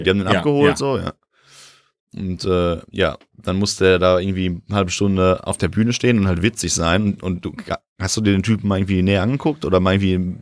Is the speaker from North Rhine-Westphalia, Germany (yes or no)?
yes; Castrop-Rauxel, North Rhine-Westphalia, Germany; der ist auch hier wo ich herkomme, in Kastrop